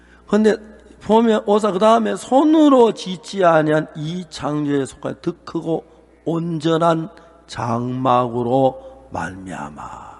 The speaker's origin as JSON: {"language": "Korean", "town": "Seonsan", "region": "North Gyeongsang", "country": "South Korea", "tie": "born or raised there", "said": "저는 경북 선산촌에서 자라서 아 이걸 대구 시내 같은 데 목사님은 다 알 거라고"}